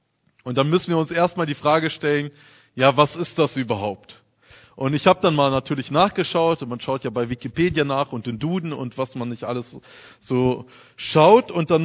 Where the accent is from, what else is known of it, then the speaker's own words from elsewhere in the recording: Hesse, Germany; ich bin 31 Jahre alt und ich komme aus der Nähe von Kassel, aus Nordhessen.